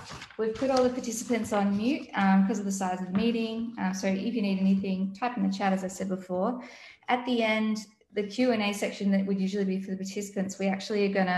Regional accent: Melbourne, Victoria, Australia; in so-called Melbourne. My ancestors settled in so-called Australia from Northern England, I think, and I grew up on Tunurong country

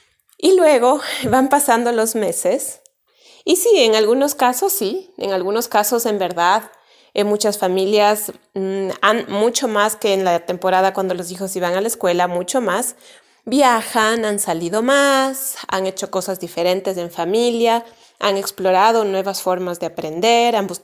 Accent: Ecuador; Y en mi país, en Ecuador, las clases, como en muchas partes del mundo, empiezan en más o menos en octubre.

